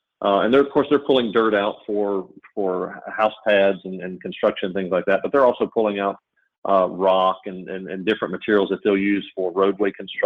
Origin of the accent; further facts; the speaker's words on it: Georgia, United States; I mentioned earlier, I came from Georgia. Down to Florida